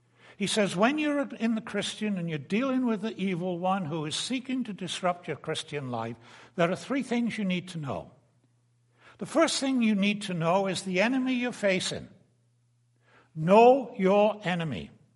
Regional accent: United Kingdom; And it reminds me of when I was a guy growing up in Britain many years ago.

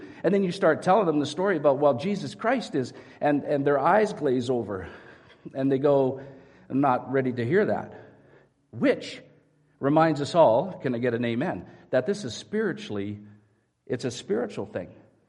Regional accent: Canada; I went, oh, right. I'm a Canadian.

